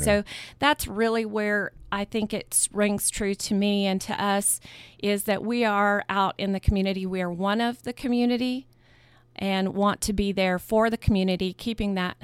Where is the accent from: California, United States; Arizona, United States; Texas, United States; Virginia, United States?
Texas, United States; Midland; accent: Texan twang; I'm from West Texas, Midland, Texas.